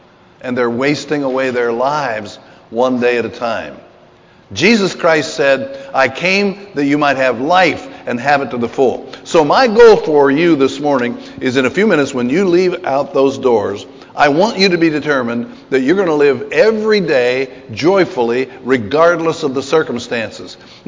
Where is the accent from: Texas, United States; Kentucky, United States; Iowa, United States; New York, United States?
Kentucky, United States; even though I'm from Kentucky and even though I'm an old man